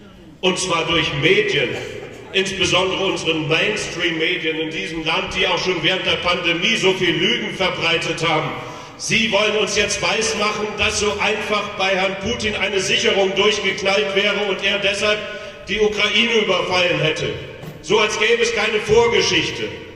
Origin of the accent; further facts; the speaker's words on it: Berlin, Germany; Also wir sind ja hier im schönen Schwaben in Baden-Württemberg. Ich bin aus Berlin.